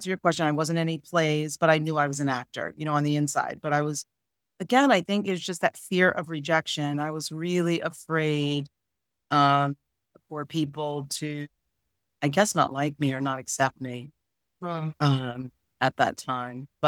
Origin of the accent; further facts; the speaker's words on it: Connecticut, United States; So, you know, we're from Connecticut. So Artist Collective was just this wonderful place to go when we could finally get back into dance.